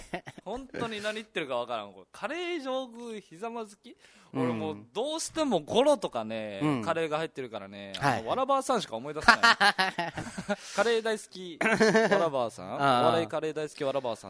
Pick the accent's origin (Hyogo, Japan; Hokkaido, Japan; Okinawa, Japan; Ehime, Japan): Okinawa, Japan; Yaese; 八重瀬ってそんな流行ってる俺八重瀬出身だけど聞いたことないよ。